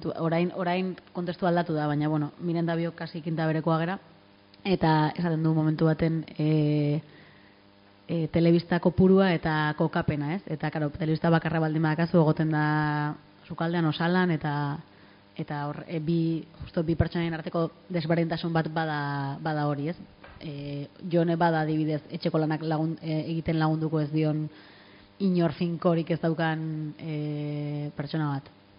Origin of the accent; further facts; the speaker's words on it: Elgoibar, Basque Country, Spain; Elgoi Barkoa naiz